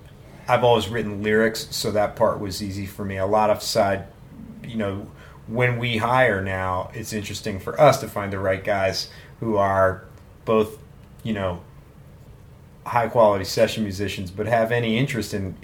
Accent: New York City, New York, United States; Yeah, Upper West Side, 110th and Riverside.

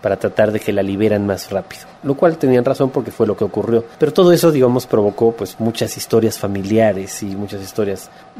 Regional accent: Mexico; en el caso de México, en mi país

